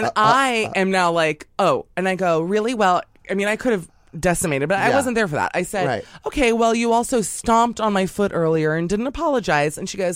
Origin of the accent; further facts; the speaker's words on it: New York City, New York, United States; So I, being a New Yorker, I get it.